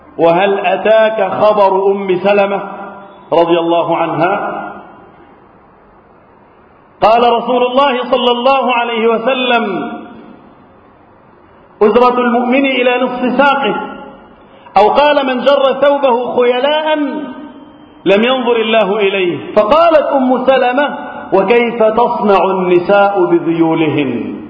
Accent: Egypt; اللهم احفظ بلدنا مصر وسائر بلاد المسلمين من الفتن.

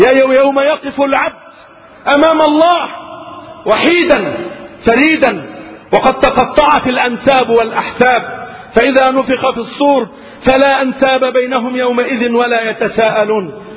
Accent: Egypt; وعن بلاد الإسلام عامة، وعن بلدنا مصر خاصة يا رب العالمين.

